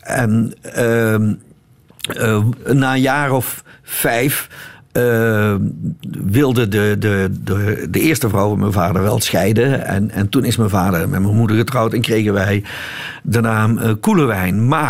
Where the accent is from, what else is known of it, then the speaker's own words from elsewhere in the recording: Eindhoven, North Brabant, Netherlands; in Brabant, ik ben in Eindhoven geboren en getogen